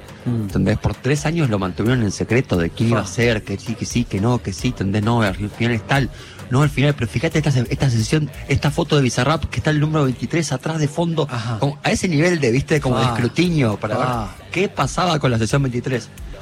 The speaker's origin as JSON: {"language": "Spanish", "country": "Argentina", "said": "como somos los argentinos"}